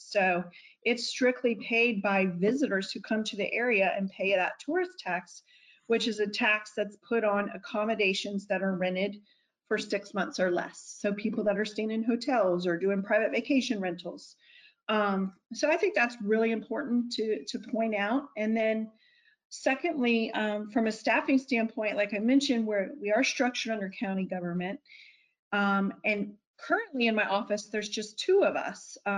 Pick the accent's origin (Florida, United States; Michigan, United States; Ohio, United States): Florida, United States; So, I am born and raised on the Treasure Coast, and so I innately just have a passion for all things Treasure Coast